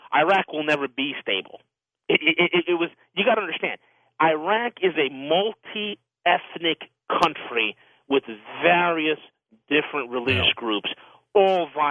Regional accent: New York, United States; I'm a New Yorker. I'm going to give it to you straight.

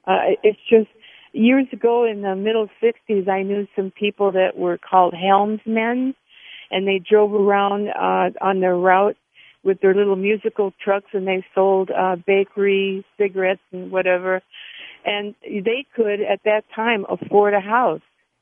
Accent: California, United States; moved away; I'm a senior citizen, and I grew up in California and moved to Wisconsin about 40 years ago

